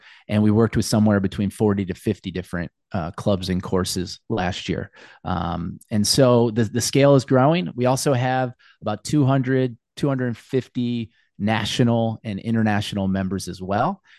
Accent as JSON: {"language": "English", "town": "Akron", "region": "Ohio", "country": "United States", "tie": "born or raised there", "said": "so different than what I grew up with in Akron, Ohio, with Firestone Country Club and Portage Country Club and Fairlawn Country Club"}